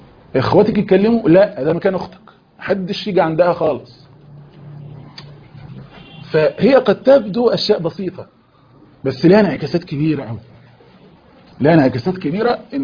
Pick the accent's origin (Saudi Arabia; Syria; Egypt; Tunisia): Egypt; او مثلا كارفور عندنا في مصر ولا كده